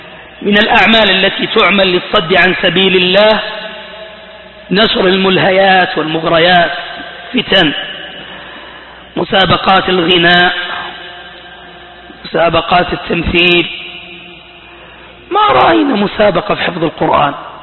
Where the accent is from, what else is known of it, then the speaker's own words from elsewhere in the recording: Saudi Arabia; قلت لهم أنا سعودي.